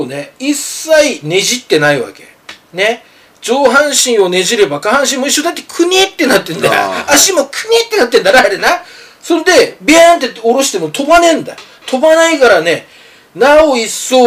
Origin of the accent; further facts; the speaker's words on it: Nemuro, Hokkaido, Japan; 俺の田舎はもう死にたいで、根室っていうところはもう客がいないから